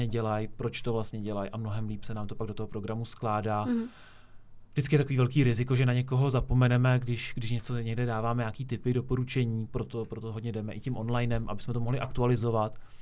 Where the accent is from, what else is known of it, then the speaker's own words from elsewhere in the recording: Vodňany, South Bohemian Region, Czechia; now in České Budějovice, Czech Republic; Pocházím z jižních Čech, konkrétně z města královského města Rybníků z Vodňan, takže nedaleko českých Budějovic.